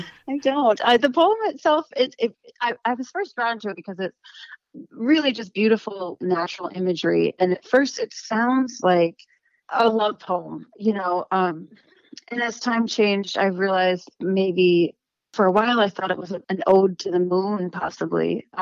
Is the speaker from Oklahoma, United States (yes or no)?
no; Eau Claire, Wisconsin, United States; now in Duluth, United States; I grew up in Eau Claire, Wisconsin, and, you know, grew up listening to … all the classics. And, graduated from North High School and found my way to Duluth shortly after that.